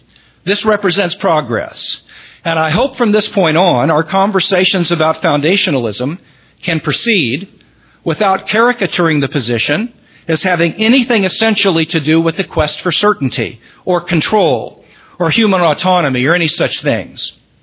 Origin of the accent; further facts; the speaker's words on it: Missouri, United States; that I grew up in Missouri, biblical truth